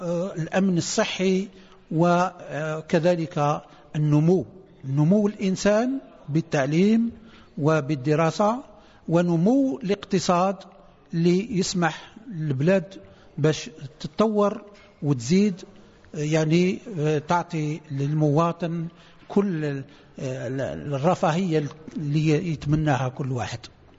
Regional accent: Algeria; باش نكونوا بلاد يعني في مستوى المطلوب والمستوى اللي نطمح ليه كجزائريين

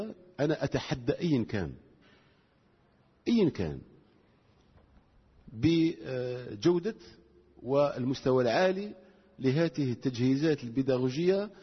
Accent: Algeria; احنا عندنا مشكل كجزائريين في ثقافتنا لقضية التأهيل وقضية التكوين

